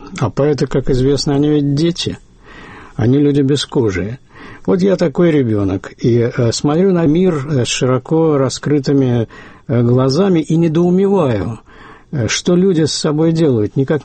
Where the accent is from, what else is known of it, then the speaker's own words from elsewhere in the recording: Saint Petersburg, Russia; moved away as an adult; Я ленинградец, прожил в Ленинграде 43 года. Я земляк Путина.